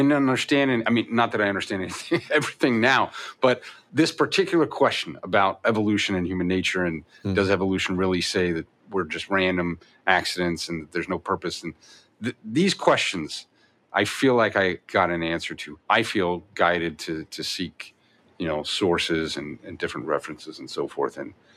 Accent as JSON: {"language": "English", "region": "East Coast", "country": "United States", "tie": "born or raised there", "said": "I grew up mostly on the East Coast, so I wasn't foreign to the East Coast."}